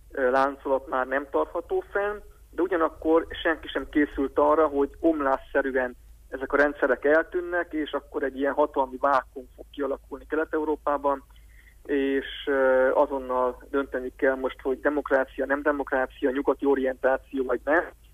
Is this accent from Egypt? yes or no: no; Transylvania, Romania; hisz erdélyi magyarok vagyunk